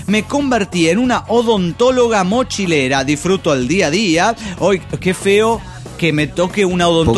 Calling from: Tultitlán, State of Mexico, Mexico; monitorista de Tultitlán

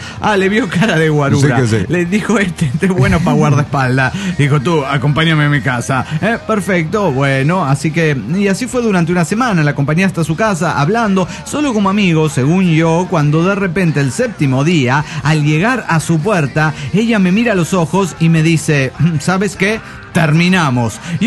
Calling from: Mar del Plata, Buenos Aires Province, Argentina; de Mar del Plata, Argentina.

